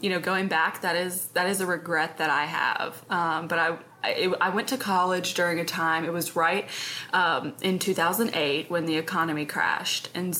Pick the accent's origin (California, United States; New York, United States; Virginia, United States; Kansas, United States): Virginia, United States; Like I'm from Virginia originally, so I'm really just not like frilly.